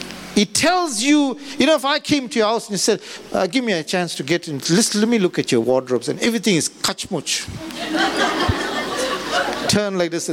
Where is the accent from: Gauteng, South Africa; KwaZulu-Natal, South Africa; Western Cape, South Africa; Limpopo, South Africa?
KwaZulu-Natal, South Africa; Chatsworth; We're born like this. We are from Chatsworth. We'll stay like this.